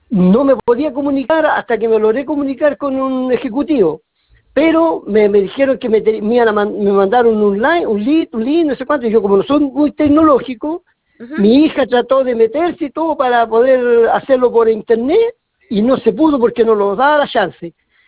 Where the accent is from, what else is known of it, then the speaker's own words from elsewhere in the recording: Conchalí, Santiago Metropolitan, Chile; el que me queda más cerca a mí aquí es el huérfano, porque yo soy de Conchalí.